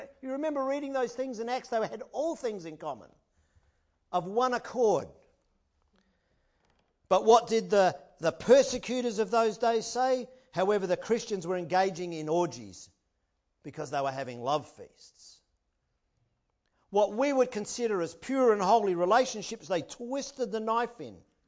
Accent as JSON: {"language": "English", "country": "Australia", "lives_now": "New Zealand", "said": "I'm still an Aussie boy at heart, but I love it."}